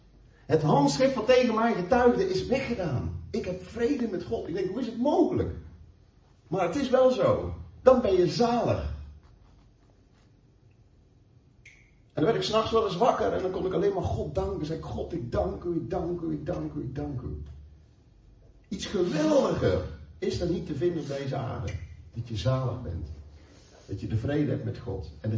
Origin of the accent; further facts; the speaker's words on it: North Brabant, Netherlands; Nou, ik kom uit Brabant.